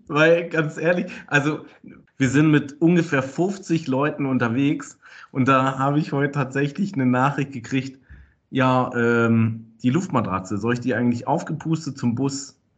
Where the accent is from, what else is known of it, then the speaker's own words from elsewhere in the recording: Hamburg, Germany; Weißt du, da macht man als Hamburger dann die Grenze.